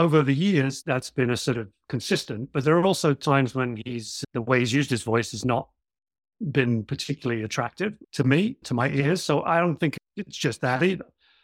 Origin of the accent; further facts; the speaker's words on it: South Coast of England, United Kingdom; also born or lived in Liverpool / London; So I grew up in the south coast of England, on the coast, moved to London. I actually studied in Liverpool, moved to London, spent 20-something years in London